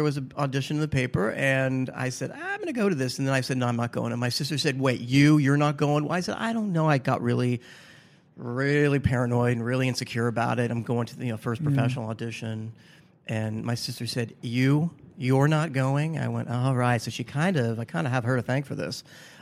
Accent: San Francisco, California, United States; San Francisco.

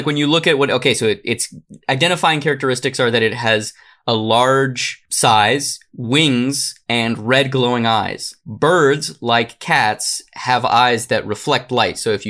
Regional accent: Arizona, United States; I'm from Arizona. We don't have schools there.

